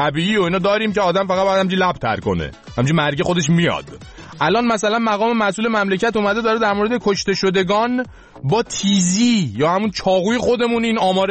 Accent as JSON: {"language": "Persian", "country": "Iran", "said": "به عنوان یه ایرانی"}